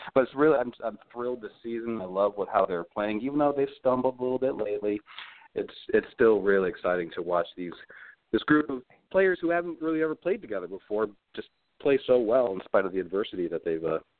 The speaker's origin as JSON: {"language": "English", "town": "Bar Harbor", "region": "Maine", "country": "United States", "tie": "born or raised there", "said": "I grew up in the Bar Harbor area."}